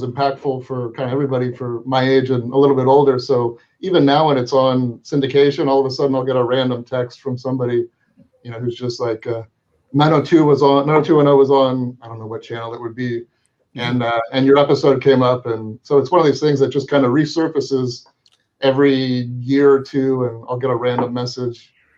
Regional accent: La Cañada, California, United States; I grew up in La Cañada, so we played in Crescenta Cañada.

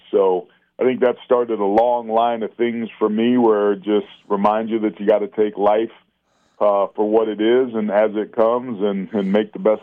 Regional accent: California, United States; growing up in California

